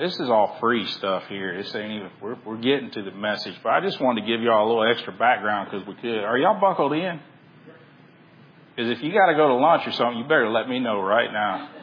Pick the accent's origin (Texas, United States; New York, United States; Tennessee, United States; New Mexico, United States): Texas, United States; Texas City; When I think about storms now, you know, I grew up in Texas City, and my grandfather was a shrimper his whole life.